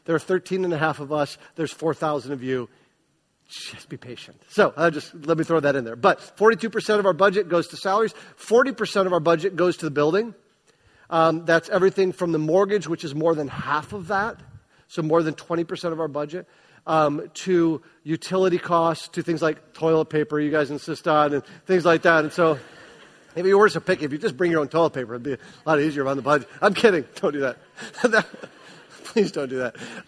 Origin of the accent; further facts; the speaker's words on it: Michigan, United States; whenever people find out I'm from Michigan, they say, oh, yeah, how's that going?